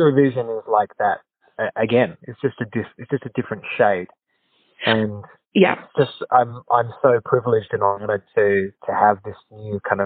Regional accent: Australia; As an Australian

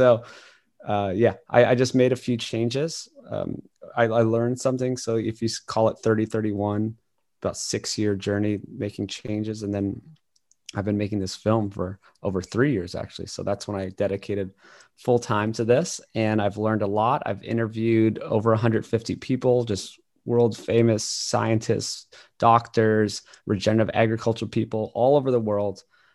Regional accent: Hawaii, United States; I grew up in Hawaii, we're eating pasta and grain, rice and you know, all this stuff.

